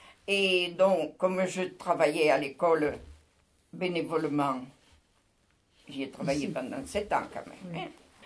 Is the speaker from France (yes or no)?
yes; France; Ici, moi, je me suis toujours plu. Parce que, d'abord, je suis française.